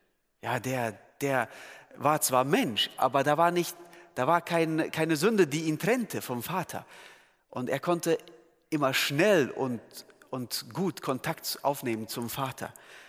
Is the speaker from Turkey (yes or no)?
yes; Turkey; German is a second language; ich bin Türke, also bin ich Moslem.